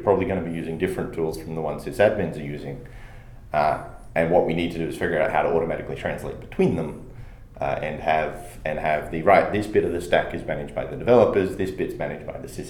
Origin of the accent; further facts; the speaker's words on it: Australia; Curious, because I'm an Australian.